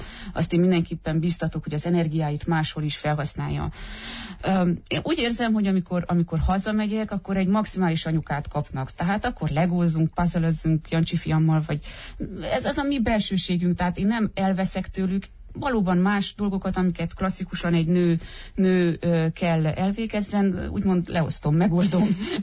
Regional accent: Sovata, Mureș County, Romania; én Szovátán nőttem fel a nagyszüleimnél.

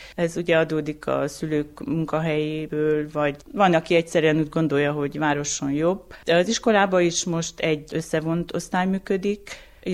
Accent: Dezs, Romania; now in Muzsna, Romania; én egy kicsit ilyen lokálpatrióta vagyok. Dezsi lány vagyok, Dezsből jöttem férhez Muzsnába, soha nem vágytam el.

